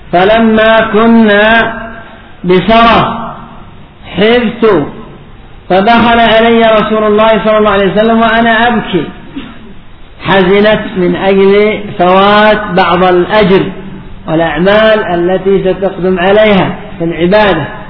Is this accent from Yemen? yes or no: yes; Yemen; خاصة كما قلنا عندنا في اليمن ضعف في الطب